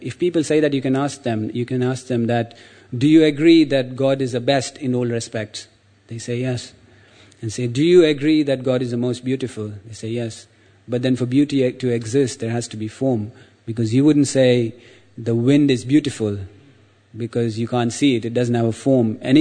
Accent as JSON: {"language": "English", "country": "India", "said": "especially Indian people, and I can say this because I'm Indian"}